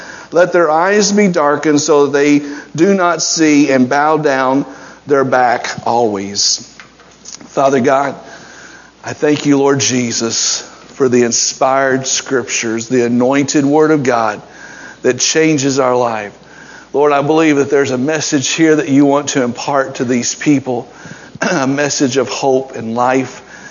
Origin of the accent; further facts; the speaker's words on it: United States; I'm an American. I'm on the soil, born here, raised here.